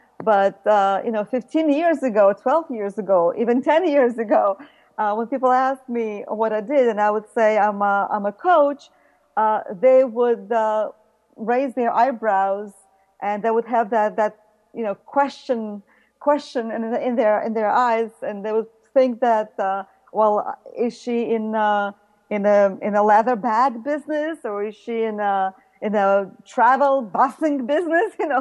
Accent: Ukraine; moved away; I came here in 1979 from Ukraine with my mother

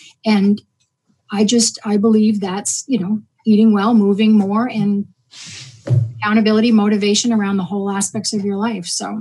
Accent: New Hampshire, United States; I'm from New Hampshire, northern New Hampshire.

